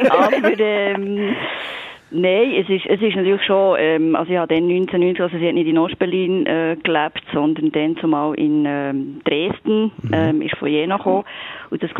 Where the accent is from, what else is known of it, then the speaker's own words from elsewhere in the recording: Switzerland; wo man einfach als Schweizer dasteht und einfach staunet